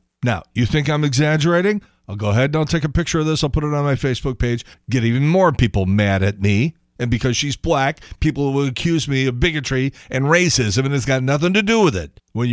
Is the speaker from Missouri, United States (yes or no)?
yes; St. Louis, Missouri, United States; You go on vacation. Where are you from? St. Louis. People are, oh, God, St. Louis.